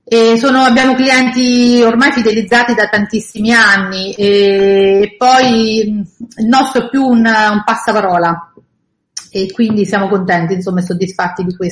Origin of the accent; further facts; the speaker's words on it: San Benedetto del Tronto, Marche, Italy; io sono innamorata della mia terra, soprattutto San Benedetto del Tronto, da cui io vengo